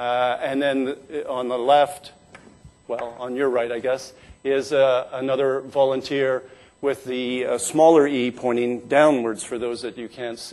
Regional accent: Canada; you can see that we're very Canadian

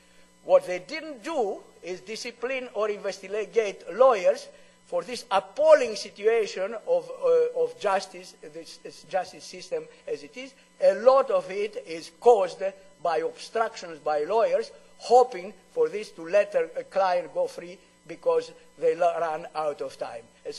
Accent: Canada; As a Canadian, I tell them, well, I don't want to repeat what I want to tell them.

